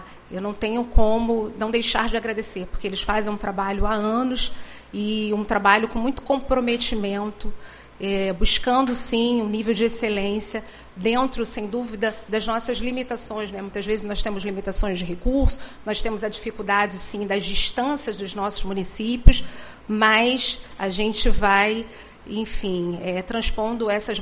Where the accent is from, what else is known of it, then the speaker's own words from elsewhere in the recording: Rio de Janeiro, Brazil; como eu me senti ao estar aqui em Uruguaiana a primeira vez. Eu sou carioca, sou do Rio de Janeiro.